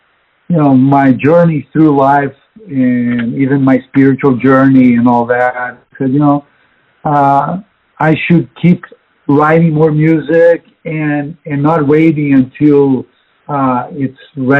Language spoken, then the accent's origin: English; Rio de Janeiro, Brazil; Rio being a very cosmopolitan city, you know, I was exposed to a lot of music growing up. I came from a very musical family.